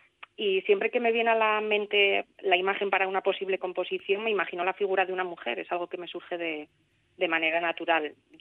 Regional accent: Asturias, Spain; Yo ahora mismo vivo en Oviedo, pero sí que nací y crecí en un entorno mucho más rural, un pueblín que se llama Llanes, que está precisamente al lado del mar Cantábrico si miras al norte y al lado de la Sierra del Cuera si miras al sur.

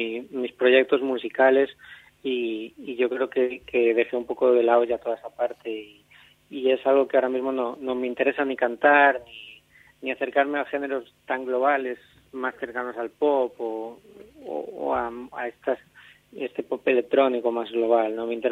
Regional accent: Catoira, Galicia, Spain; born there; Pues yo nací en Catoira, en el 90

